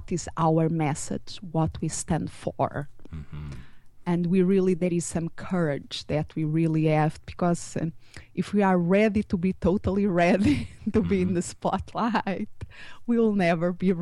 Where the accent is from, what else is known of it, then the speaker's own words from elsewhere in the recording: Portugal; Almost. I'm from Portugal.